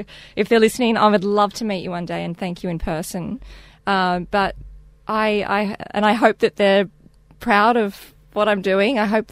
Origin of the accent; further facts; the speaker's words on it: Penrith, New South Wales, Australia; Yeah, so I grew up in the western suburbs, in a little town called Penrith, my hometown. And we lived out there, my parents, my sister and I, for a good many years